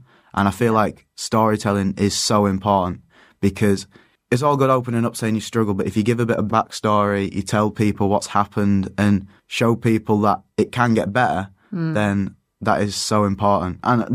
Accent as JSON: {"language": "English", "town": "York", "region": "Yorkshire and the Humber", "country": "United Kingdom", "said": "the name, I'm actually from York, so"}